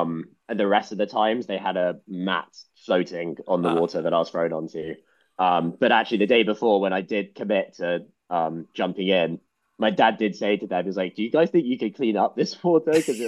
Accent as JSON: {"language": "English", "region": "London", "country": "United Kingdom", "tie": "born or raised there", "said": "Yeah, I grew up in London, so it was about a 2-3 hour drive."}